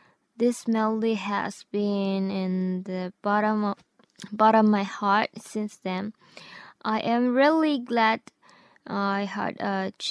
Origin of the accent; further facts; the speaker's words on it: Tokyo, Japan; I was born and raised in Tokyo.